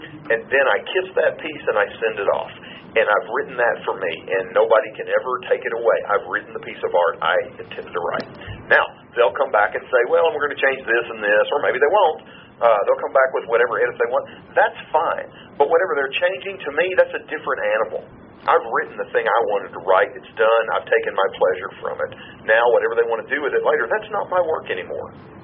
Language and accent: English; the South, United States; accent: Southern; I find my Southern accent really roars up in face-to-face meetings. And there's some little show-off part of me that wants people to hear that hillbilly accent